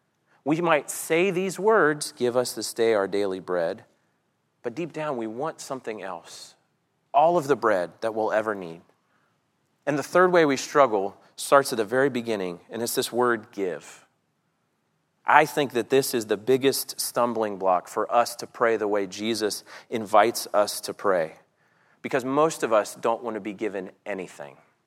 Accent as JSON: {"language": "English", "town": "Orlando", "region": "Florida", "country": "United States", "tie": "born or raised there", "said": "Now, I grew up in Orlando, so Pigeon Forge was like, it was a destination."}